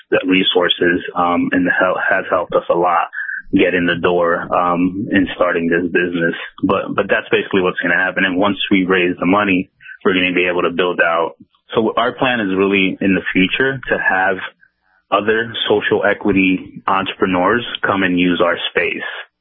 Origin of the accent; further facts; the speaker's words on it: Holyoke, Massachusetts, United States; I grew up in Western Mass in Holyoke, same as Ezra.